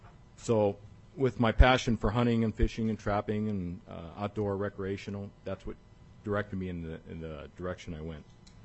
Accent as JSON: {"language": "English", "region": "Alaska", "country": "United States", "tie": "born or raised there", "said": "I was born and raised in Alaska. I've raised three children, schooled them here."}